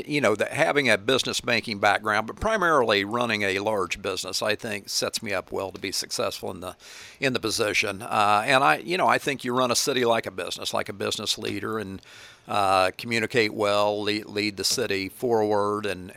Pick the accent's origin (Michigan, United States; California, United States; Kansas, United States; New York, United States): Kansas, United States; Coffeyville; I grew up in Coffeyville, spent most of my life here up until I left for college to Washburn University. And while I lived in Coffeyville, I started working at banks here in Coffeyville.